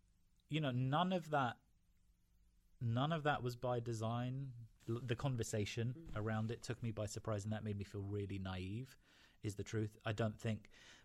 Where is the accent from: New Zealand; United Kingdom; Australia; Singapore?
United Kingdom; London; also born or lived in United States; So I'm Lebanese originally, born and raised in London, but... You know, I am an Arab. Both my parents were Lebanese, moved here during the Civil War. My dad was Muslim, my mum Christian. I actually lived in the States during 9/11